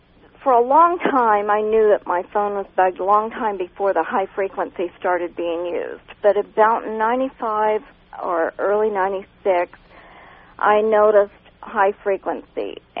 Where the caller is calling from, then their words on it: Fresno, California, United States; I'm calling from Fresno.